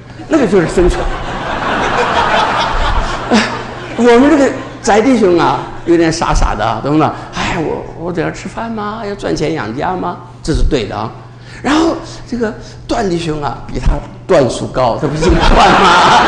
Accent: Shaanxi, China; 我在陕西长大，要买甜水，我们这个井里打出来都是苦水

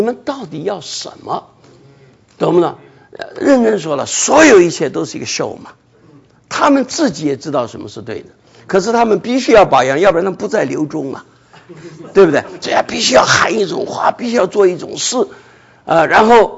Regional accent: China; moved away; 就好像这个我们从大陆来的，有一些啊经历一些很特殊的经历

